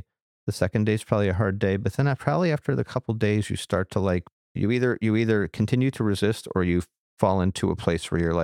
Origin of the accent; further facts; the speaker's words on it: Midwest, United States; You know, I grew up in the Midwest.